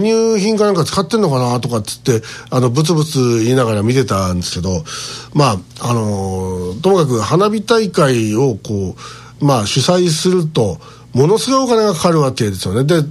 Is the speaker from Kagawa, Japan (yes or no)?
no; Osaka, Japan; こちら地元大阪では